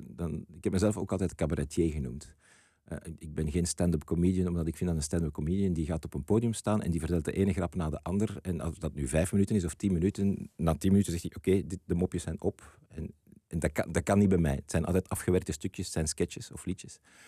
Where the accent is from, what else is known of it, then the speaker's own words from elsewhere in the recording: Brussels, Belgium; Wanneer ik Frans spreek, ik ben opgegroeid in Brussel, dus ik kan dat wel...